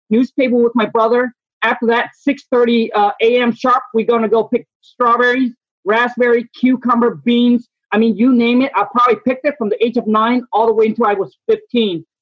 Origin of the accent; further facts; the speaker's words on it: Vietnam; born there; English is a second language; I was born in Vietnam, super poor.